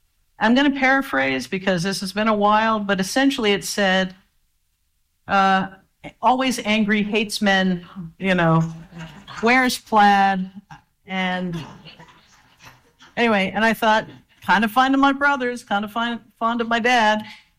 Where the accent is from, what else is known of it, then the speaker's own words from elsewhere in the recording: Florida, United States; You know, I grew up on the Panhandle.